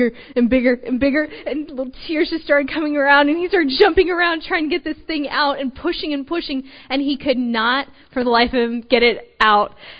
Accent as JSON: {"language": "English", "country": "Togo", "tie": "born or raised there", "lives_now": "United States", "said": "Growing up in Togo for me was a great opportunity, and we had a lot of fun."}